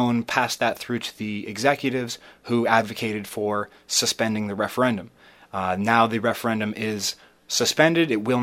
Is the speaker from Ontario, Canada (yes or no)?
yes; Ontario, Canada; I'm a Canadian, and I'm an Ontarian